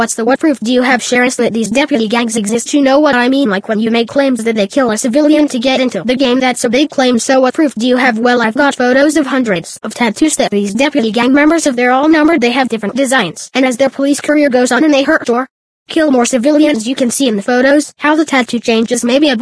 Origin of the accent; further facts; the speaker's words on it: Los Angeles, California, United States; While I grew up in Los Angeles, I've always known about sheriff's gangs.